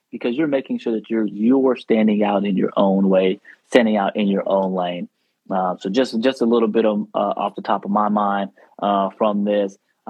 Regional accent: the South, United States; I'm from the South. We like to use these kind of statements.

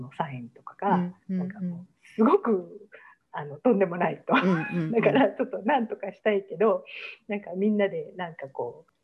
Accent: Osaka, Japan; まあ、普通の大阪育ちなで

